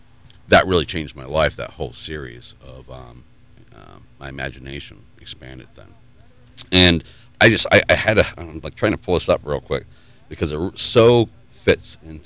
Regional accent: Massachusetts, United States; I'm from Massachusetts. We have a great fair there.

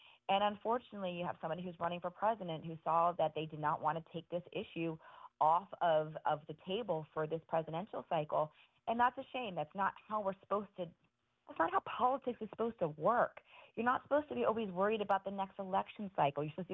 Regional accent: Miami, Florida, United States; like I said, I grew up in Miami, so I hang out a lot in Key West.

